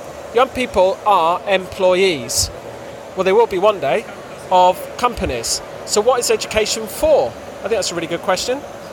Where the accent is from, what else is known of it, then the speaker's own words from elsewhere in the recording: Truro, South West England, United Kingdom; So I grew up just outside Truro.